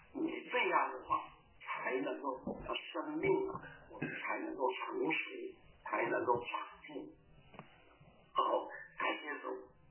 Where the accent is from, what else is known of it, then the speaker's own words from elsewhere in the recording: China; 我们从大陆来的是吧